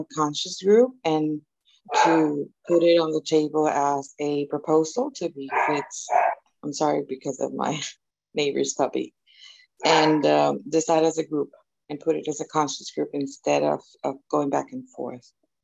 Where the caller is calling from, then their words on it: Mexico; I'm calling from, I'm connecting from Mexico.